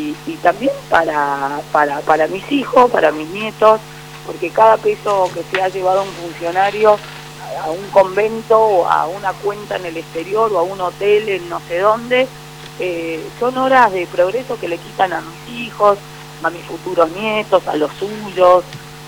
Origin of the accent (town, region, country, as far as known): Argentina